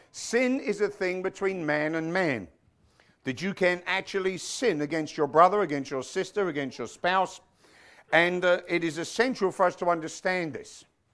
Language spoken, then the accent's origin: English; London, United Kingdom; Growing up in London, I went to a grammar school, a very, one of them snooty schools.